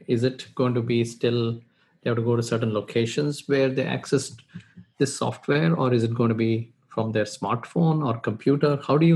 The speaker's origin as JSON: {"language": "English", "country": "India", "tie": "born or raised there", "said": "back home when I was growing up in India."}